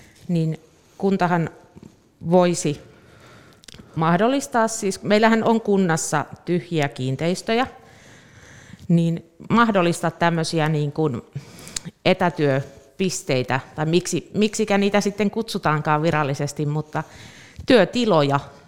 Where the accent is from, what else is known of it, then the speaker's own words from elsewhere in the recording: North Karelia, Finland; now in Sievi, Finland; en ole syntyperäinen sieviläinen. Olen Pohjois-Karjalan kasvatti.